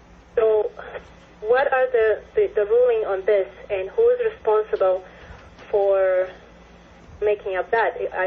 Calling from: Alberta, Canada; I'm calling from Canada, Alberta.

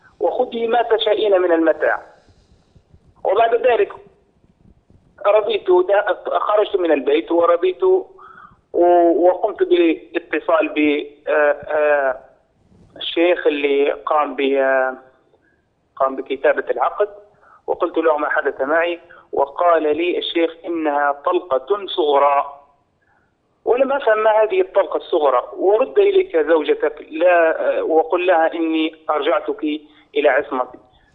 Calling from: Libya; من ليبيا.

